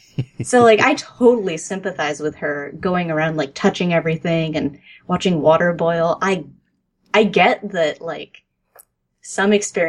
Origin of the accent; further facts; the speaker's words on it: California, United States; I grew up in the Bay Area, and my parents never, ever took me to the mountains.